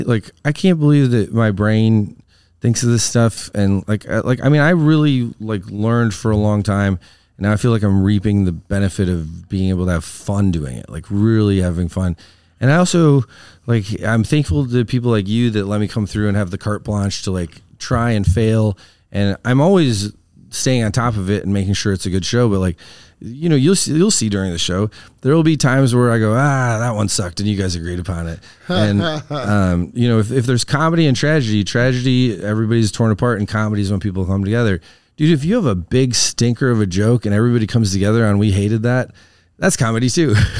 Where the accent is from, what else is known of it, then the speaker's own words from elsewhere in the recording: Wisconsin, United States; accent: Wisconsin; And it's just my Wisconsin accent. Like, we mush words together.